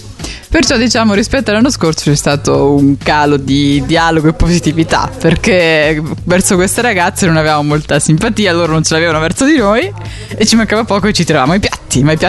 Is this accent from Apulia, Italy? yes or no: no; Siena, Tuscany, Italy; now in Turin, Italy; Sono senese, ma non ho niente di senese, come potete notare.